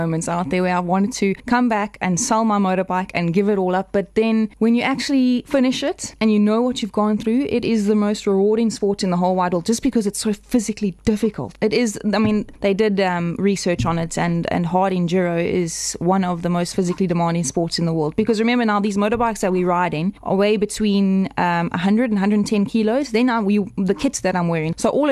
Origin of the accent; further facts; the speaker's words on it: Johannesburg, Gauteng, South Africa; born there; now in Hillcrest, South Africa; I was actually born in the north of Joburg, and I've been living in Hillcrest for the last 3 years.